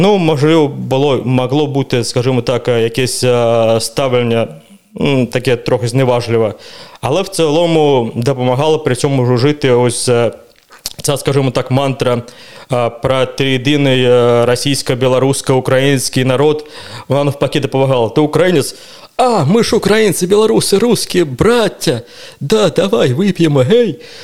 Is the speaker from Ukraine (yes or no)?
no; Gus-Khrustalny, Vladimir Oblast, Russia; Ukrainian is a second language; Я народився в місті Гусь-Хрустальному, там жив до 26 років. Але чому я українець?